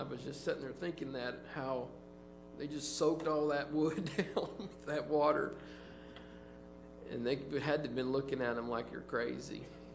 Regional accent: Wichita, Kansas, United States; Of course, I'm from Wichita, so I grew up listening to that song

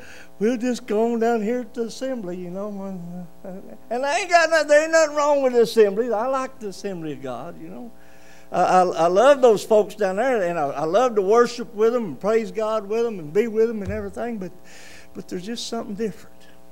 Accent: Fort Worth, Texas, United States; now in Arkansas, United States; I was born and raised down around Fort Worth in a big church. And when I got off up here around Arkansas, we get kind of out in the hills and in different places.

